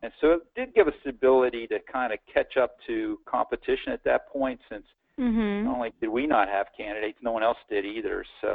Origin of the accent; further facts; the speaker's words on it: Pittsburgh, Pennsylvania, United States; so I was from the Pittsburgh area, and I requested and got Navy recruiting in Pittsburgh